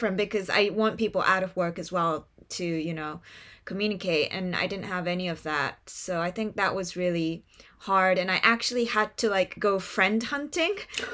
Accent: Japan; first language Japanese; English is a second language; my first language is Japanese, and like I went to school like almost like my whole school years was in Japan.

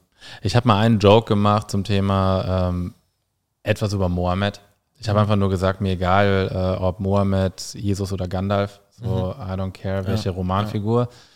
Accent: Germany; Ich glaube, ich als Deutscher bin da noch safer

